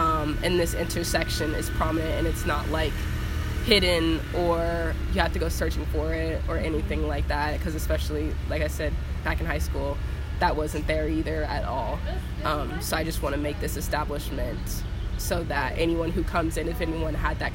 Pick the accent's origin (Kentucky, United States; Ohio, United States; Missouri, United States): Kentucky, United States; as a woman who is, I guess, technically from the South, because I'm from Kentucky